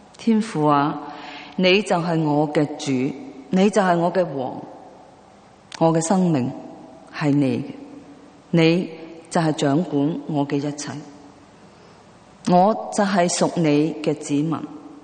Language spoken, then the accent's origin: Chinese; Hong Kong; 我们来自香港的，我们都曾经在殖民地生活